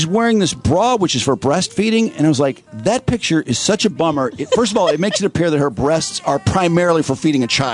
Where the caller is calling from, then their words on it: Detroit, Michigan, United States; It's the … and … Show. We're calling from Detroit, Michigan in the U.S.